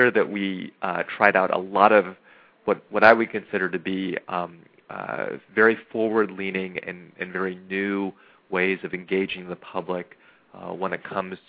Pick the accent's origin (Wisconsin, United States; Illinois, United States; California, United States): California, United States; Los Angeles; my hometown of Los Angeles, California?